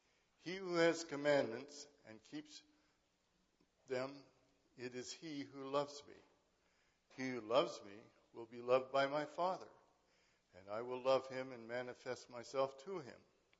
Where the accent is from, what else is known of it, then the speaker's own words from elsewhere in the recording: Kingston, Ontario, Canada; And I'm from Kingston. I attend the Ottawa congregation.